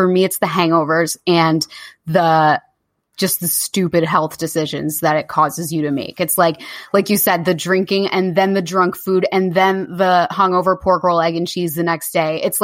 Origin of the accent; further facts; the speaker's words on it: New Jersey, United States; And I'm like, well, I'm from the Jersey Shore.